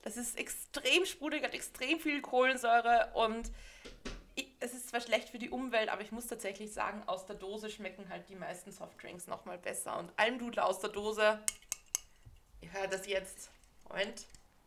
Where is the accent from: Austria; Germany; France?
Austria; es ist ja bei uns in Österreich auch so ein Ding, dass man einfach zu allem Spezi sagt